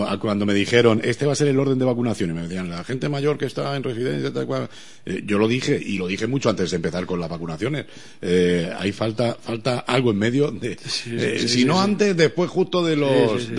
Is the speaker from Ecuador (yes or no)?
no; Spain; los españoles efectivamente le sacamos punta a todo